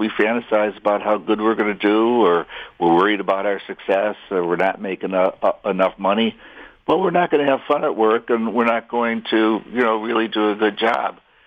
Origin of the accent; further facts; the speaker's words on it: Chicago, Illinois, United States; I'll tell you, I grew up on Addison Street in Southport, two blocks from Cubs Park, Wrigley Field, to the rest of the world.